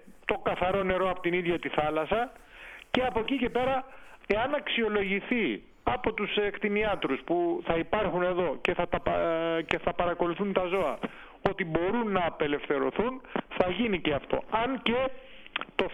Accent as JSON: {"language": "Greek", "town": "Leipsoi", "region": "South Aegean", "country": "Greece", "tie": "born or raised there", "said": "Δεν ήξερε κανείς στο νησί μου και αυτό με στεναχωρούσε. Και μάλιστα επειδή και το όνομα παραπέμπει σε κάτι το οποίο του λείπει κάτι, Λειψή."}